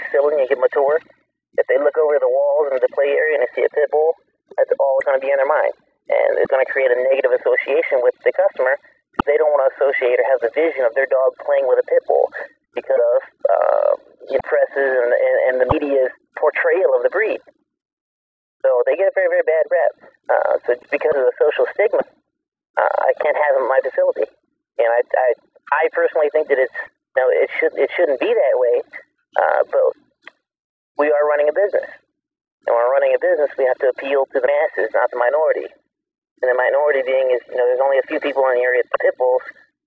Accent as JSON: {"language": "English", "town": "Athens", "region": "Georgia", "country": "United States", "tie": "born or raised there", "said": "I'm the deep south. I was born in Athens, Georgia, then we lived in Clark County, and when I was a kid growing up"}